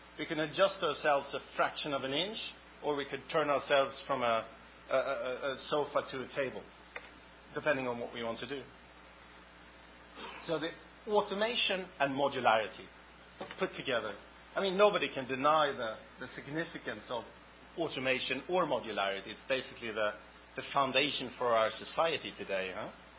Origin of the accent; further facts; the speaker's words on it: Sweden; I'm from Sweden.